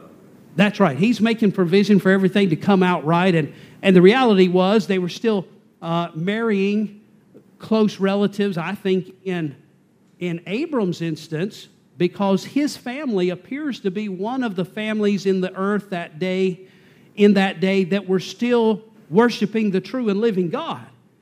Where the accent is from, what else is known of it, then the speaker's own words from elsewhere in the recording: the South, United States; I'm from the South, and my mama raised me right, so we grew up watching Gone with the Wind.